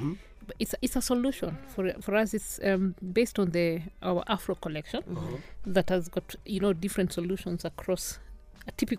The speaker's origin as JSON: {"language": "English", "country": "Kenya", "said": "I'm a Kenyan."}